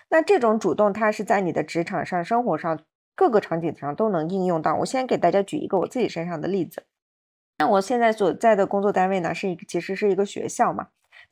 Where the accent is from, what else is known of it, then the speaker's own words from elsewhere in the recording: Xinjiang, China; 然后我又长着这副脸，然后大家也会好奇你是来自哪个国家，我就跟他说，哦，我也是中国人啊，我来自新疆，